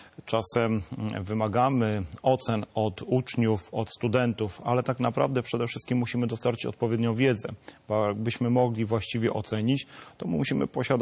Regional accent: Tomaszów Mazowiecki, Łódź Voivodeship, Poland; pochodzę z Tomaszowa Mazowieckiego. Dzisiaj też przyjechałem z Tomaszowa Mazowieckiego. Tam mieszkają moi rodzice, moja rodzina. Stamtąd pochodzę, można powiedzieć, że no, z dziada pradziada, bo pierwszym, który zamieszkał w Tomaszowie Mazowieckim, był mój pradziad

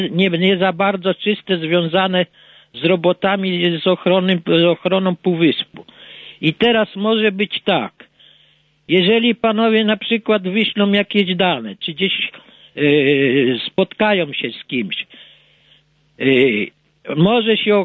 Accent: Jastarnia, Pomeranian Voivodeship, Poland; Ja jestem też z Jastarni

